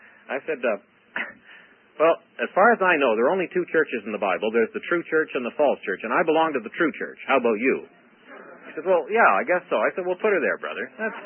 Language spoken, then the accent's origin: English; Canada; It's like, what's a Canadian? Well, we're not Americans. We're not British. We're not French.